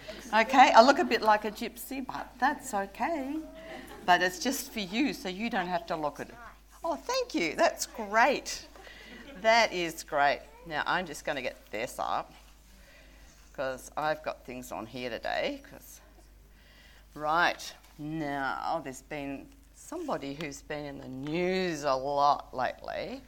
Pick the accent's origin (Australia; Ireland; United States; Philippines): Australia; Sydney, New South Wales; I grew up in Sydney.